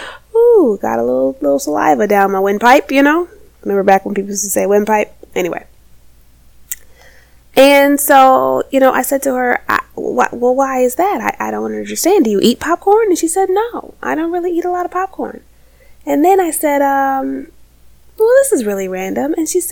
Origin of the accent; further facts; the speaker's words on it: Chicago, Illinois, United States; I'm also a Chicagoan.